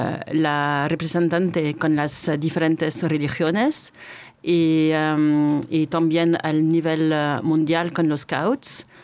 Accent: Versailles, Île-de-France, France; born there; Spanish is a second language; also born or lived in Israel / Mexico; Nací en Francia, en Versailles. Y soy de Francia. Incluso si viví también en Israel, en México, en diferentes países.

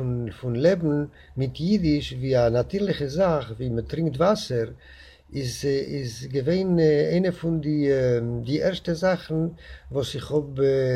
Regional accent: Buenos Aires, Argentina; born there; German is a second language; Ich bin geboren geworden in Buenos Aires.

